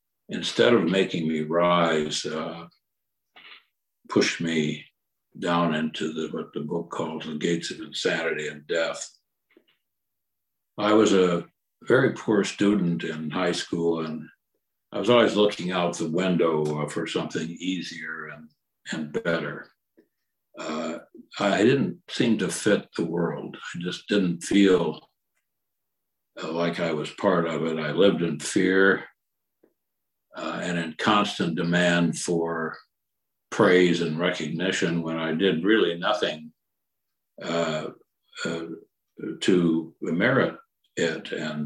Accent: Iowa, United States; I began to feel that compulsion as a boy growing up in Iowa

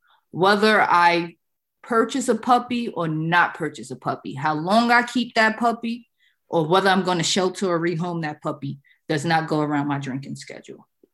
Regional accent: New York, United States; I'm from New York. I talk like this.

